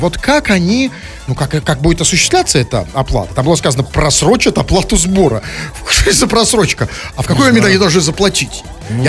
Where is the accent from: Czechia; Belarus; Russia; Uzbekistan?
Russia; Saint Petersburg; А как выглядим мы, петербуржцы?